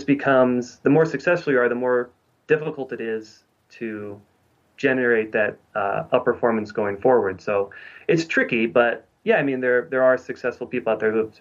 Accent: Omaha, Nebraska, United States; I mean, I'm from Omaha, Nebraska originally.

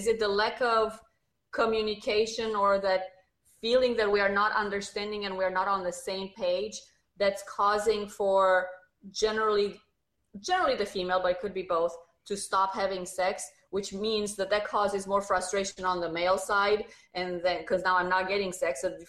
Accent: Romania; English is a second language; now in United States; I'm sure you hear a slight accent. You know, I'm originally from Romania

